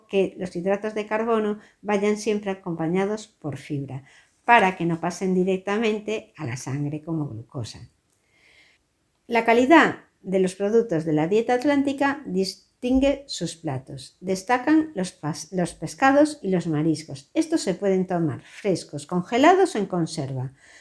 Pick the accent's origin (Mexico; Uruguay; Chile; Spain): Spain; Galicia; ¿Qué productos te recomendaría yo como gallega para seguir una dieta atlántica?